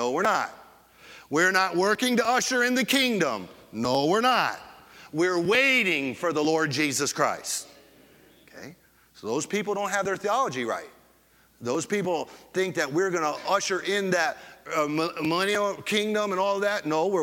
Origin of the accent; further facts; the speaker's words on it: Fort Lauderdale, Florida, United States; I said, I'm from Fort Lauderdale, Florida.